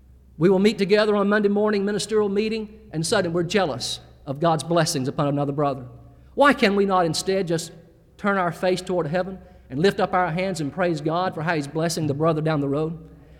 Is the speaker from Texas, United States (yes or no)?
no; Jacksonville, North Carolina, United States; I'm from Jacksonville, North Carolina. Some of you have traveled through that city by way of Uncle Sam. We're home to Camp Lejeune, a very large Marine Corps base.